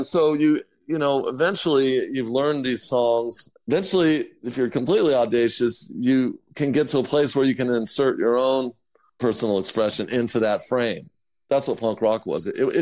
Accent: California, United States; going back when I was, 13, 14, growing up in Orange County, you know, I was playing in little garage bands

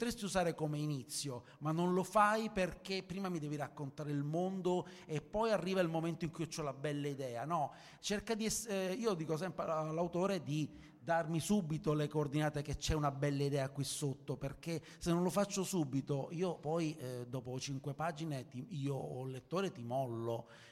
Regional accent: Sicily, Italy; Io sono siciliano e sono abituato ai souk, sono abituato ai mercati confusionari.

